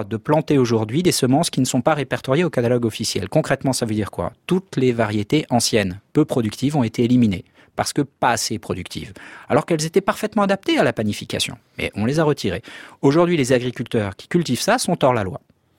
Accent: Annecy, Auvergne-Rhône-Alpes, France; J'ai grandi à Annecy.

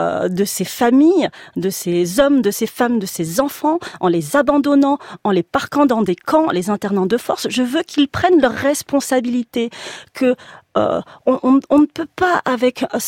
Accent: France; je suis née, j'ai 45 ans, je suis française, je suis née derrière des barbelés.

